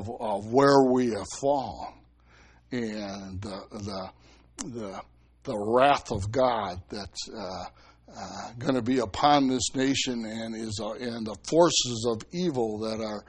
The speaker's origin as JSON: {"language": "English", "town": "Milwaukee", "region": "Wisconsin", "country": "United States", "tie": "born or raised there", "said": "I was born and raised on Lake Michigan. I lived on the south side of Milwaukee. My parents' home was on a cliff above the lake, about 50 feet high."}